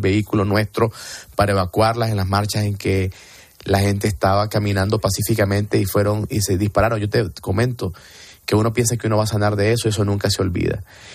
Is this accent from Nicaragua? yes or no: yes; Nicaragua; el trabajo que estamos haciendo como oposición nicaragüense es parte de la ecuación